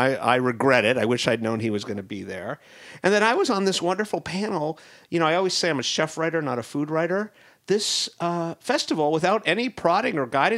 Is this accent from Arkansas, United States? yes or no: no; Miami, Florida, United States; Then I went to the Miami Book Fair back in my hometown, which was my first time at the Miami Book Fair